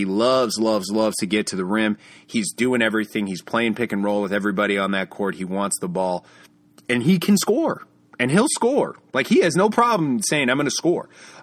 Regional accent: New Jersey, United States; Dogs. What am I? I'm from New Jersey.

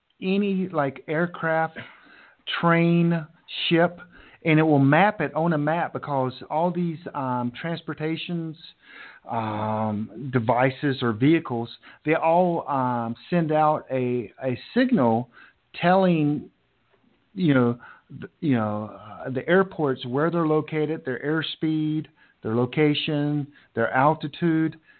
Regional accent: Charlotte, North Carolina, United States; Just this week, President Trump was in my hometown, Charlotte

